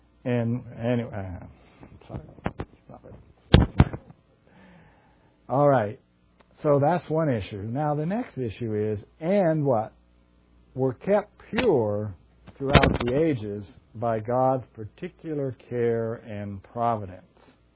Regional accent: California, United States; And I was raised in California too, so that had an effect. And I'm a second generation Italian.

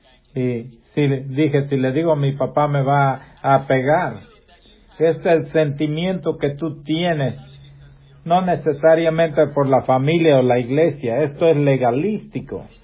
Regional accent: Peru; Yo soy de Perú.

